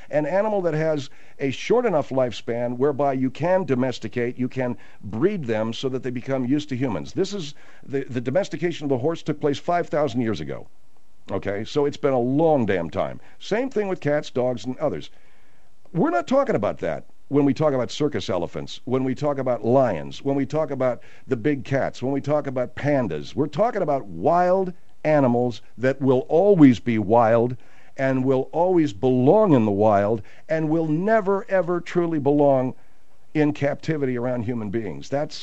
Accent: Arcadia, California, United States; I grew up in Arcadia, the home of Santa Anita Racetrack.

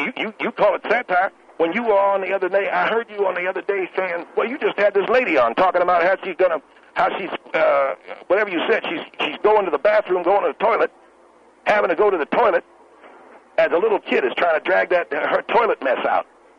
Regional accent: United States; I'm an American.

